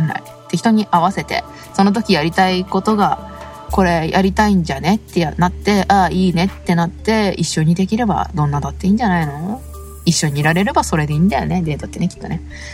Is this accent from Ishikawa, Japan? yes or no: no; Saitama, Japan; 地元埼玉の片田舎でございます。町民です主に民家と畑がメインかな。